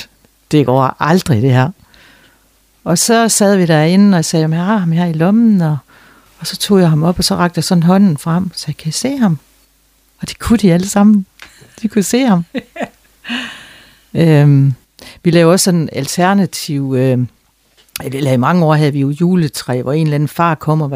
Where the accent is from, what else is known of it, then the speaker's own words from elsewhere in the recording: Jutland, Denmark; Og jeg var den eneste fra Jylland, som ikke var et eller andet.